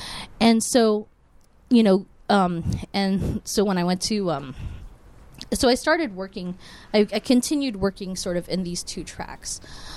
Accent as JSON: {"language": "English", "town": "Burbank", "region": "California", "country": "United States", "tie": "born or raised there", "said": "I grew up in Los Angeles in Burbank, California."}